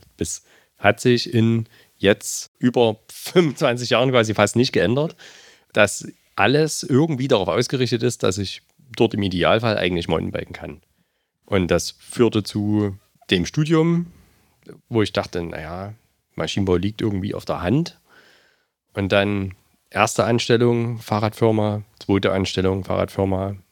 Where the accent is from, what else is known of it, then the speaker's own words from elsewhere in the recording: Gera, Thuringia, Germany; jetzt komme ich auch aus Gera, ne, ursprünglich